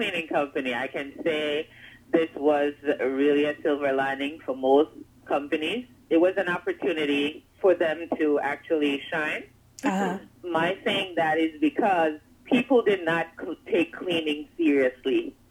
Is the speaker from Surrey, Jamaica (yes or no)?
yes; Kingston, Surrey, Jamaica; now in Brooklyn, United States; from Kingston, Jamaica